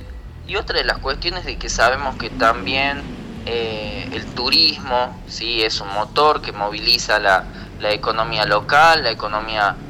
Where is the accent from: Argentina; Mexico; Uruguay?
Argentina; Tinogasta, Catamarca; en lo particular que soy de Tinogasta, que me encanta Tinogasta, que amo Tinogasta